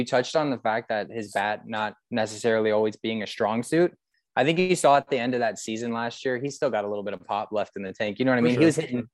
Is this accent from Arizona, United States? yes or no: yes; Arizona, United States; I'm from Arizona.